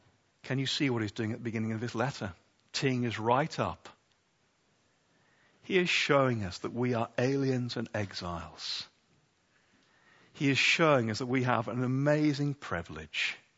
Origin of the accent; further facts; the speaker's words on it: United Kingdom; Peter, I'm afraid we're British.